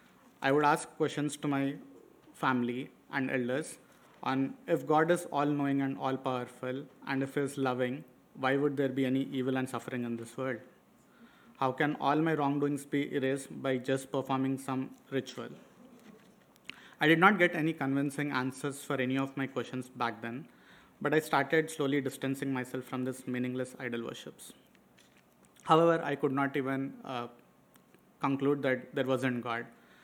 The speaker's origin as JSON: {"language": "English", "town": "Hyderabad", "region": "Telangana", "country": "India", "tie": "born or raised there", "second_language": "English", "said": "I am the middle child of a Hindu family of five, and my hometown is Hyderabad."}